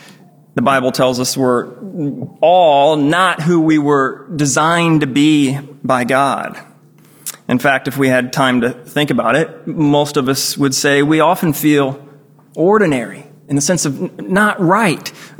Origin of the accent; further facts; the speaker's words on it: United States; people often ask me, since I'm from America, what I most miss about America